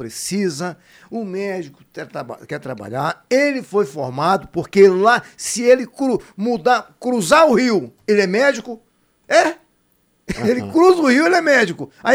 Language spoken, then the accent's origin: Portuguese; Amazon, Brazil; eu nasci na Amazônia, fui parido na Amazônia, estudei na floresta, moro na floresta.